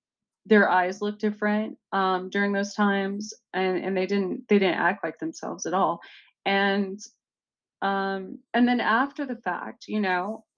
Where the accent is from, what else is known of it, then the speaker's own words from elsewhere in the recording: New Mexico, United States; that goes all the way back to where I come from. You know, that I grew up right near the Gila cliff dwellings. So, and with my native background